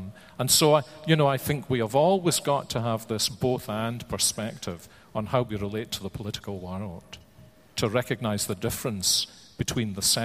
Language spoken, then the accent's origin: English; Scotland, United Kingdom; I am as nationalist a Scot as probably most Americans in this room are nationalist Americans.